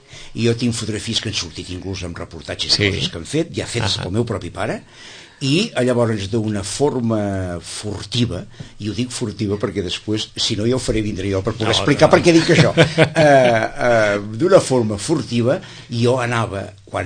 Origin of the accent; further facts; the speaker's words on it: Gósol, Catalonia, Spain; also born or lived in Barcelona; jo vinc essencialment d'un poble molt bonic de la Pirineu, que es diu Gósol. Soc nascut a Barcelona, que em perdoni els de Barcelona, però em sento més identificat amb Gósol, però vol dir que sóc home de la terra